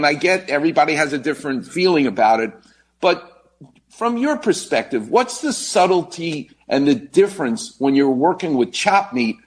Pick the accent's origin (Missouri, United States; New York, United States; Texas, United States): New York, United States; Growing up in New York, all I had was Fritos corn chips.